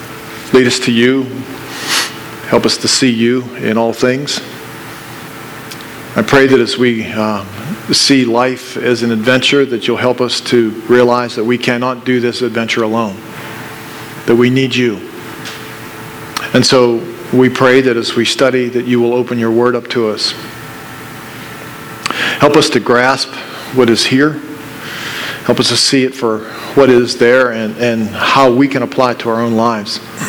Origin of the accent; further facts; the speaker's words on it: Pennsylvania, United States; Now, I grew up in Pennsylvania, steel mill country, and so I loved to read adventure stories.